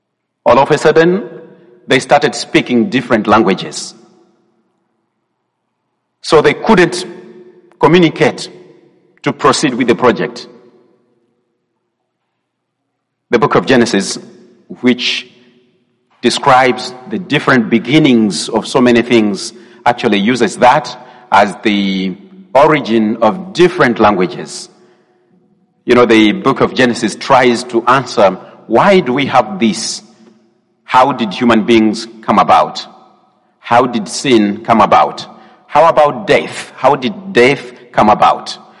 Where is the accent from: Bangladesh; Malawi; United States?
Malawi; Malawi being a small country, if I travel like 4 to 5 hours from my hometown, I would be in an area where I don't even understand the language.